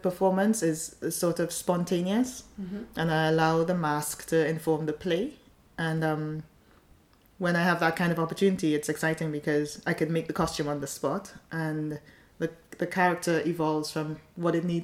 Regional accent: Trinidad & Tobago; now in United Kingdom; I'm from Trinidad originally, and I was supposed to come to the UK to do my master's.

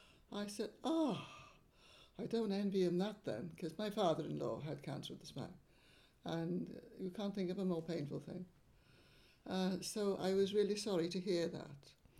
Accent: Tenby, Wales, United Kingdom; born there; I was born in Tenby in February the 9th, 1940, on my father's birthday.

